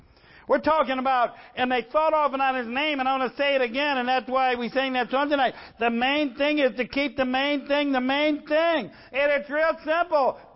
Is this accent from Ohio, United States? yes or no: yes; Ohio, United States; I come here from Ohio.